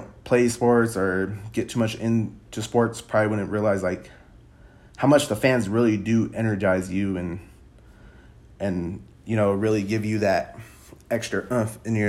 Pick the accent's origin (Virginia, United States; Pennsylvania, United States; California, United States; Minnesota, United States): California, United States; Sacramento; Always, always exciting being a Californian myself from Sacramento, California.